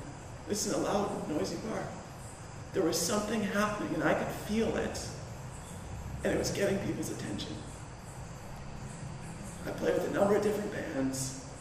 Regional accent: Canada; Actually, I went to England, so I'm from Canada.

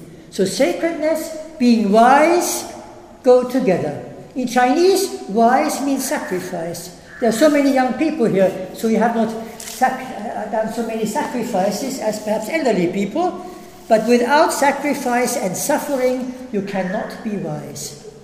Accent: Salzburg, Austria; English is a second language; We're from Austria, Salzburg, the town of Sound of Music. We live only 40 meters away from each other.

